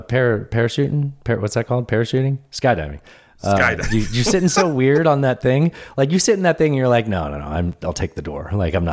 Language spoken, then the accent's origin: English; Pueblo, Colorado, United States; born there; Well, and I was born in Pueblo